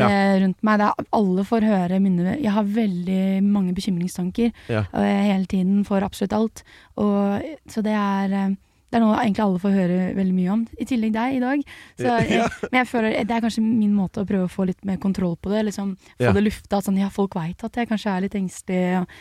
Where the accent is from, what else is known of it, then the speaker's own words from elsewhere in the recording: Horten, Vestfold, Norway; Jeg synes det jeg er veldig takknemlig for at jeg vokste opp I Horten.